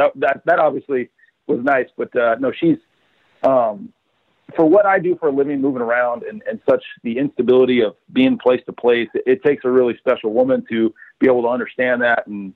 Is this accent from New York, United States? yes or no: no; California, United States; Just growing up in California, like there was so much to do that hockey, even though we had the Ducks and the Kings